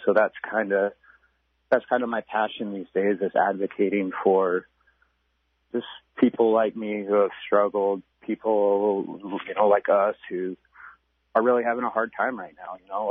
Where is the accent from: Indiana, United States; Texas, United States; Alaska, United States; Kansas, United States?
Alaska, United States; I'm 35 years old, born and raised in Alaska. My dad was a trooper and my mom was a nurse, so we moved all around the state growing up. I lived up on the slope and Anchorage, Fairbanks